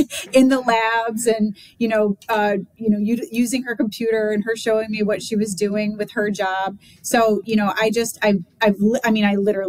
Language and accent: English; Rochester, New York, United States; growing up in Rochester, New York, there's a lot of extended, families that have worked at Xerox.